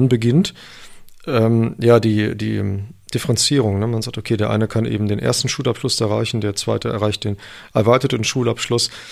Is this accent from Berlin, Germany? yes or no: no; Cologne, North Rhine-Westphalia, Germany; ich komme aus Köln